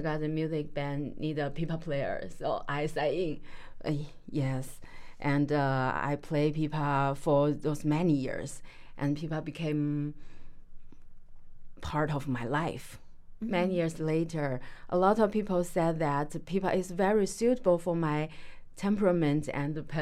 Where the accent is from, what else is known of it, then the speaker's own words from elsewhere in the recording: China; I come from China, and I'm a musician.